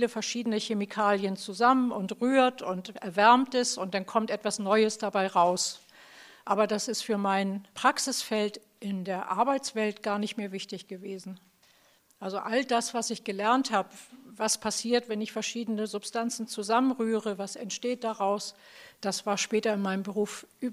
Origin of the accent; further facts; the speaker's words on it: Hamburg, Germany; born there; bin 62 Jahre alt. Ich bin in Hamburg geboren. Ich habe zwei Kinder, einen Jungen und ein Mädchen. Ich arbeite auch in Hamburg. Ich habe meine Ausbildung in Hamburg gemacht und bin so ein richtiges Hamburger Mädchen.